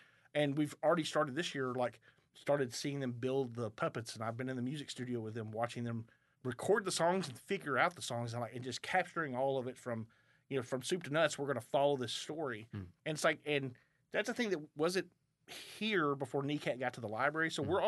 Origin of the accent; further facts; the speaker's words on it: Texas, United States; And it's playing down in East Texas near my hometown, the Real East Texas Film Festival.